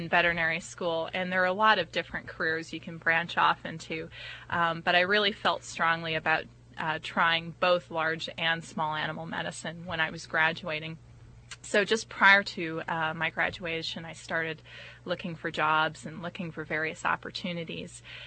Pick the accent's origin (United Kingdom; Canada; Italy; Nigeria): Canada; Toronto, Ontario; moved away as an adult; now in Costa Mesa, United States; Well, I'm originally a native of Toronto, Ontario, in Canada.